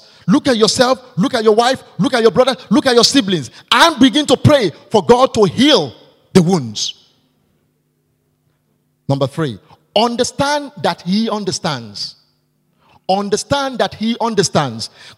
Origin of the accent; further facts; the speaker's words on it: Ogun, Nigeria; You know, in my family home, they don't recognize me. We come from Ijebu.